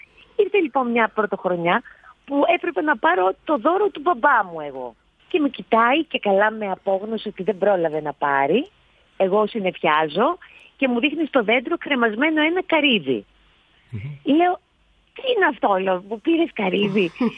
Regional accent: Drapetsona, Attica, Greece; Δραπετσόνα. Ήταν σε γειτονιά υπέροχη, με ασπρόμαυρο πλακάκι

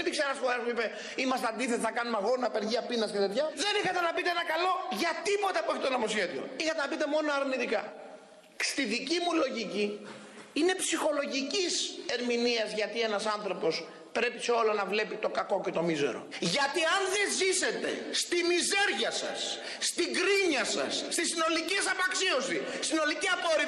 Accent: Central Macedonia, Greece; Εγώ είμαι Μακεδόνας, αν δεν το ξέρετε. Εγώ είμαι Μακεδόνας.

